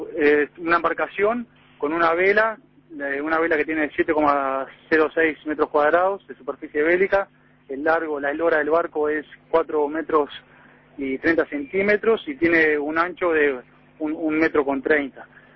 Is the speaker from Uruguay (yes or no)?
yes; Uruguay; porque como deportista uruguayo es difícil aspirar a esta calidad